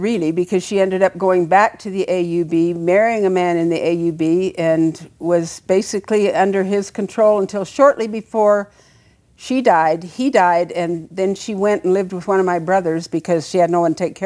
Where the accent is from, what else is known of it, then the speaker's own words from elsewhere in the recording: Salt Lake City, Utah, United States; I was raised in Salt Lake City primarily.